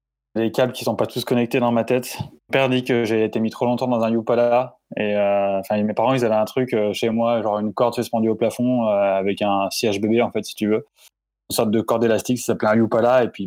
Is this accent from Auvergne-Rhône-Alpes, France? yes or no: yes; Grenoble, Auvergne-Rhône-Alpes, France; je viens de Grenoble, j'ai grandi à Grenoble.